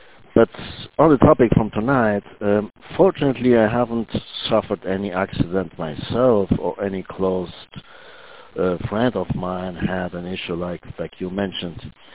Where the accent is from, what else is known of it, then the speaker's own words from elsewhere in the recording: Argentina; English is a second language; traveled to my home country, Argentina, spent some quality time with friends and my mother.